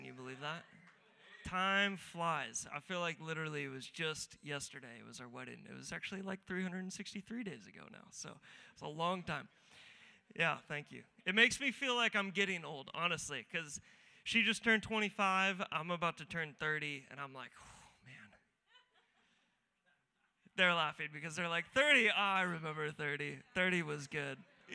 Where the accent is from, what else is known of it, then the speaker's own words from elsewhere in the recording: San Clemente, California, United States; I'm from California, so Southern California specifically, a little city. Some of you guys have been there. It's called San Clemente.